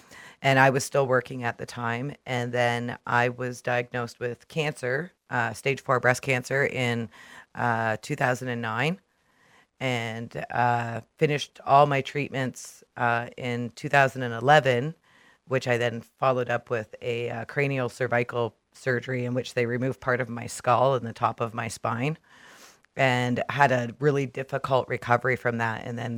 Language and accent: English; Niagara, Ontario, Canada; now in West Nipissing, Canada; I grew up in Niagara, on the Niagara Escarpment, little farming communities.